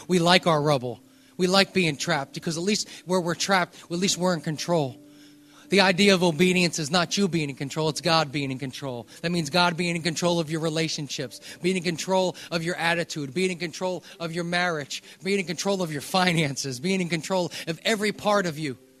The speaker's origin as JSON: {"language": "English", "country": "United States", "said": "maybe I can get away with this since I'm from America."}